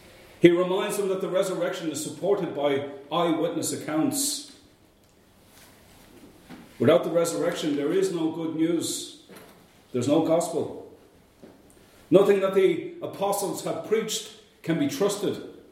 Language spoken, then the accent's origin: English; Ireland; growing up in Ireland in the 60s and the 70s meant growing up as a Catholic.